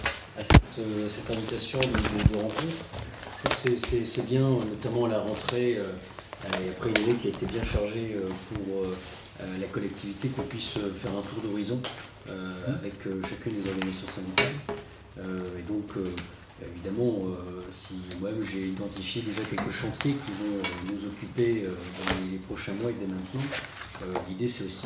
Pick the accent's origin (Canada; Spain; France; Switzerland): France; Hauts-de-France; Personnellement, je suis nordiste d'origine.